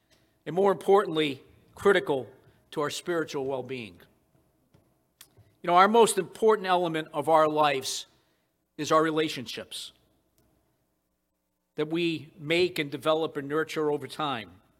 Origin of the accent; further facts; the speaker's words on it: New England, United States; accent: New England; I probably would not do very well with my New England accent on this country song.